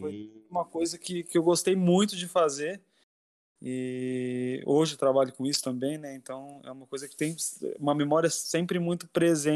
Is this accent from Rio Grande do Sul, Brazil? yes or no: no; Campinas, São Paulo, Brazil; Sou do interior de São Paulo, na cidade de Campinas, e estou aqui em São Paulo trabalhando nessa área mais ou menos uns 2 anos e meio.